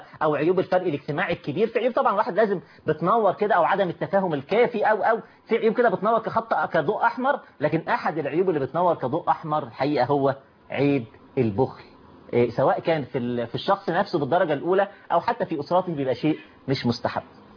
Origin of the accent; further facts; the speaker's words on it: Egypt; موجودة في قلوبنا كمصريين أو كعرب